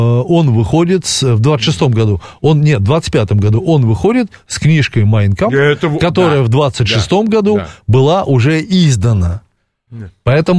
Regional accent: Odesa, Odesa Oblast, Ukraine; как в Одессе говорят, да, все-таки мой родной город

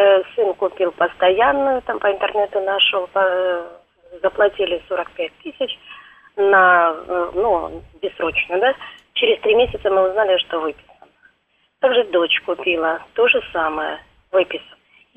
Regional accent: Donetsk, Donetsk Oblast, Ukraine; now in Russia; мы вот приехали из Донецка и получили паспорта российские, да?

